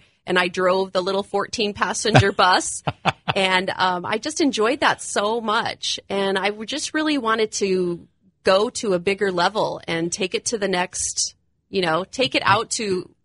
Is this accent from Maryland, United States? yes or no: no; Washington, Illinois, United States; Well, I am from Washington, Illinois.